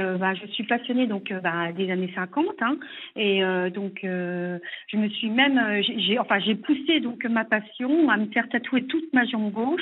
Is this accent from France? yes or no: yes; Saint-Max, Grand Est, France; je vais avoir 49 ans donc, au mois de juin. Oui. Et donc je suis de Saint-Max, près de Nancy.